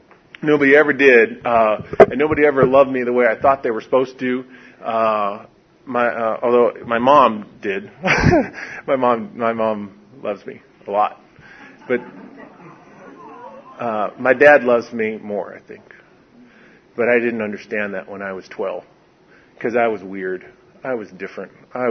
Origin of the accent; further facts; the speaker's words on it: Detroit, Michigan, United States; Because I'm from Detroit, So the deal is that I was in the I was in my room, and I'd listen